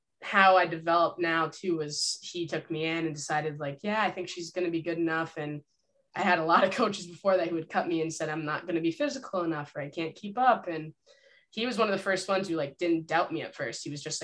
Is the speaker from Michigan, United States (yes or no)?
yes; Michigan, United States; So growing up in Michigan and growing up playing hockey in that environment was obviously, it was a really special thing